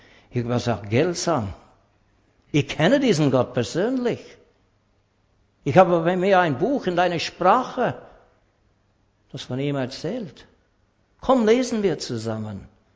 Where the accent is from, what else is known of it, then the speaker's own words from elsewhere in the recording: Canada; mir als Kanadier ging es auch so.